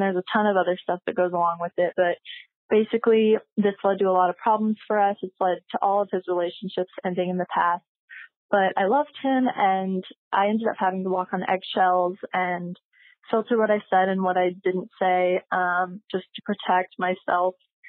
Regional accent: Texas, United States; I am 21 and I grew up in Texas. I've been playing music since I was 11 years old.

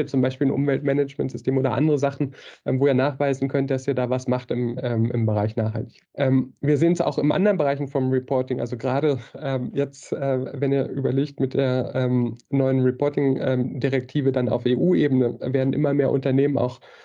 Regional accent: North Rhine-Westphalia, Germany; now in Switzerland; bin auch aus dem Münsterland, also jetzt gerade in der Schweiz

